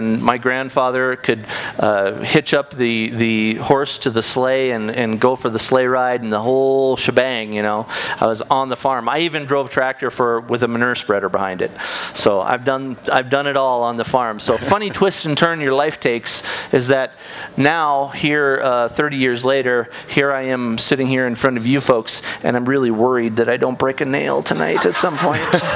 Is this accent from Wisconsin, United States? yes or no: no; Minnesota, United States; Now, I'm from Minnesota, so I'm used to this.